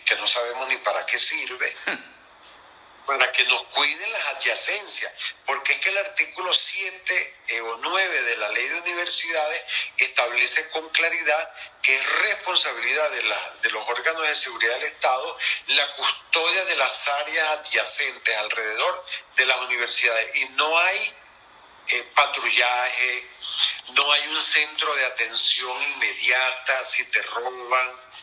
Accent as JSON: {"language": "Spanish", "region": "Guayana", "country": "Venezuela", "said": "Chicos, yo soy de Guayana."}